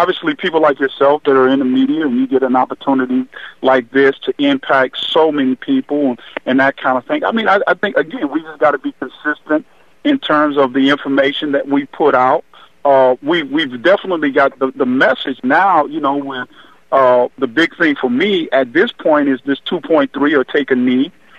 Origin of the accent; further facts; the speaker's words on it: Miami, Florida, United States; I grew up in Miami, Florida.